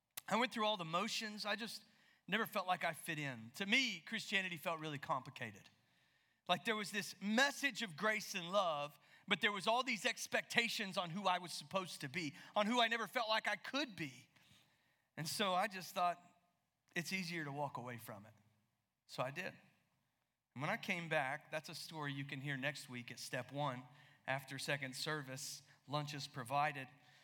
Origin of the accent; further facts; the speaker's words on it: Southeast, United States; I had grown up in the Southeast in church. If you're new and you're hearing my accent, you're thinking that guy is not from California. You're right.